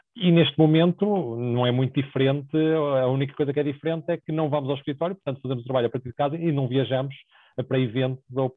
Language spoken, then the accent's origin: Portuguese; Portugal; felizmente eu sou português e tenho casa em Portugal, a minha esposa é portuguesa e também tem lá a casa e temos lá a nossa família